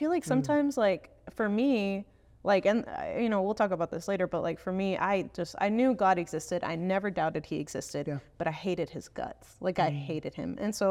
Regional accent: United States; Like I'm Mexican American. So both of my parents are Mexican immigrants, but I was born here and grew up in a small Spanish speaking church.

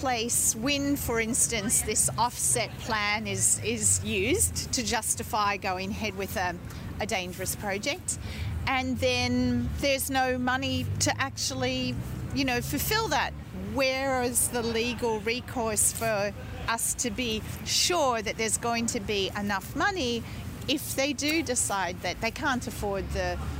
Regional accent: New Zealand; Hi, I'm from New Zealand, and I think that's absolutely right.

